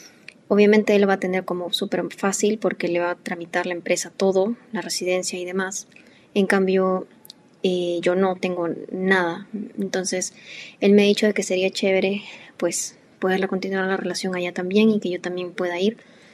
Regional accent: Peru; Nosotros somos de Perú.

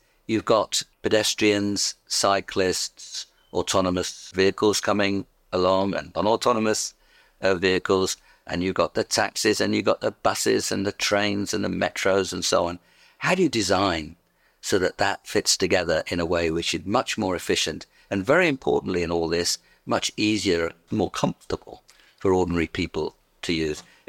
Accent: London, United Kingdom; Now, we in the UK, and you could tell by my accent where I come from, indeed London, we should be linking up with Morocco.

